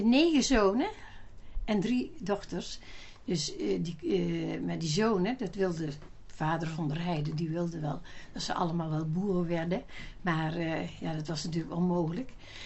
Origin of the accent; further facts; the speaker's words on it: Heeswijk, North Brabant, Netherlands; born there; En ik ben in Heeswijk geboren, ja.